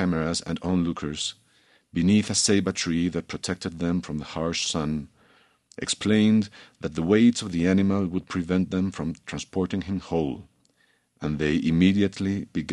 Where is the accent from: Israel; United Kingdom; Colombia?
Colombia; Well, one of the situations that I grew up living in Colombia in the 80s was young or youngish men trying to become rich very quickly